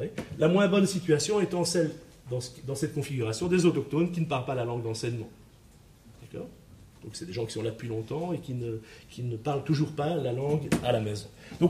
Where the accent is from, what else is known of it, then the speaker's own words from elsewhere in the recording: Belgium; mais comme nous, on est belges et qu'on peut se permettre beaucoup de choses